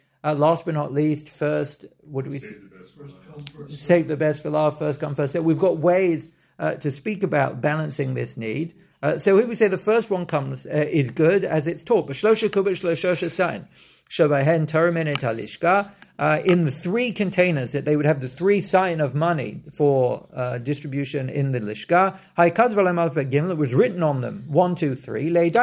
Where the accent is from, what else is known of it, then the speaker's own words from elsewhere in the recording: England, United Kingdom; I at least growing up in England